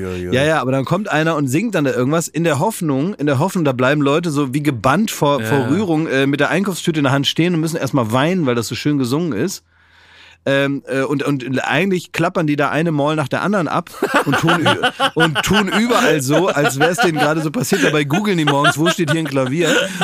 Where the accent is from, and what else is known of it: Berlin, Germany